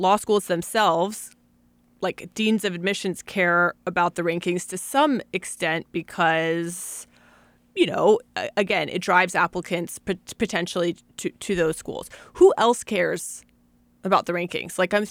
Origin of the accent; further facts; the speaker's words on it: Virginia, United States; I grew up in Virginia. I knew UVA was a great school